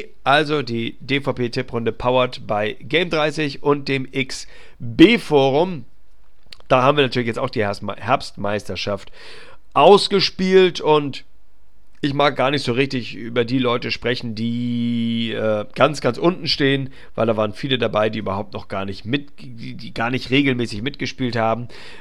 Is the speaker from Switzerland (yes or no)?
no; Northern Germany, Germany; Ich gratuliere natürlich auch als Norddeutscher